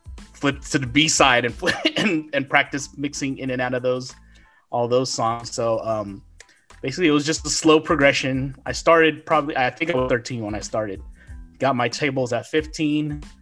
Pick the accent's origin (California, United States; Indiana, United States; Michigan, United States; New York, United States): California, United States; Oakland; So like I said, I'm from the Bay Area, California. I'm originally from Oakland. Moved all around the East Bay.